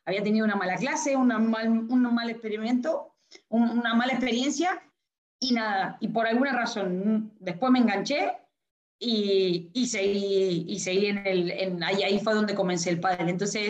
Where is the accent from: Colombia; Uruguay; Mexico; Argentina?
Argentina; now in Madrid, Spain; yo soy argentina, hace 18, 19 años ya casi que estoy viviendo en Madrid